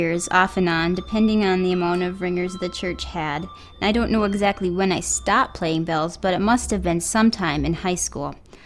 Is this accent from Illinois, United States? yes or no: no; Spicer, Minnesota, United States; I was at Hope Presbyterian Church near my hometown of Spicer, Minnesota